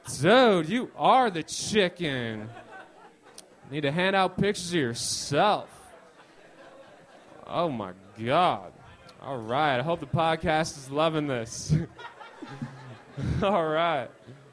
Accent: Lapeer, Michigan, United States; I'm from Lapeer, Michigan. It's by Flint.

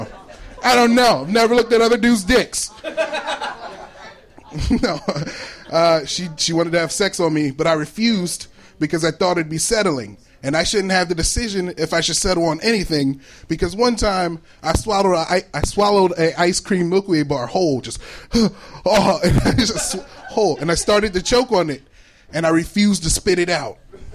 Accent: Detroit, Michigan, United States; I'm from real Detroit. Oh, right. Like, I'm from the Detroit where it's 80% black people.

